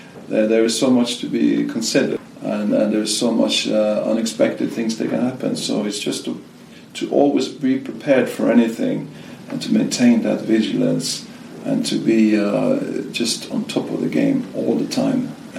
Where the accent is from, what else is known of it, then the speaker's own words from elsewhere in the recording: Bergen, Vestland, Norway; English is a second language; I did grow up in the busiest cruise port in Northern Europe, my hometown of Bergen, which is the gateway to the beautiful fjords of the west coast of Norway.